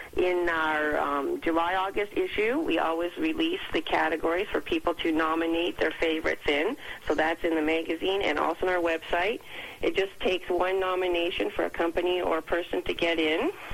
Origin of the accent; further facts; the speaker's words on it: Canada; just being Canadian and being next year, you know, the big year for the 150th anniversary of Confederation